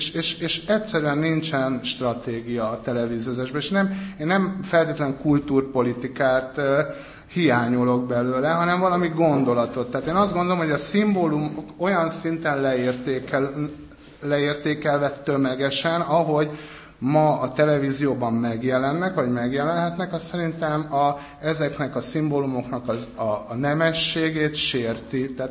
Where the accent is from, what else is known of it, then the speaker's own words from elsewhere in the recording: Hungary; én, mint magyar, sokkal többet értek belőle